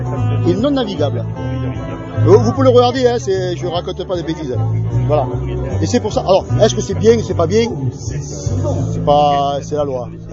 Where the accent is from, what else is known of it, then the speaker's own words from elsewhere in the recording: Madières, Occitanie, France; Et je sais, je suis de Madière.